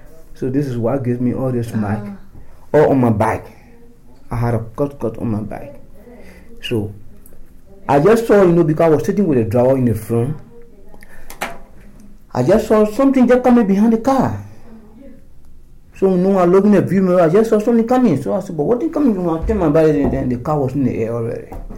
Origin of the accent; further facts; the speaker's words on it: Liberia; English is a second language; moved away as an adult; now in United States; I'm from Liberia. When I was leaving this country, you know, before I left the country, it was a war in this country.